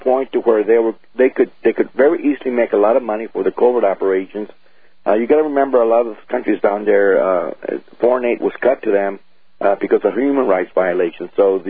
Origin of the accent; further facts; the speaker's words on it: Texas, United States; Well, basically, I'm born and raised in South Texas and was a police officer for several years